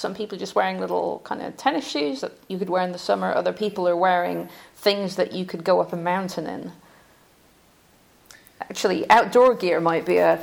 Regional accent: Scotland, United Kingdom; I mean, I'm from Scotland and we know from weather, but this is more weather.

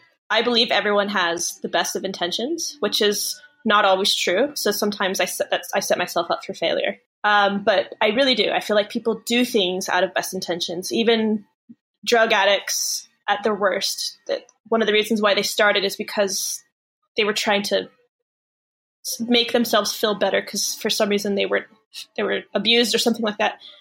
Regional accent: El Paso, Texas, United States; I was born and raised in El Paso, Texas. My parents ended up there. I was born there.

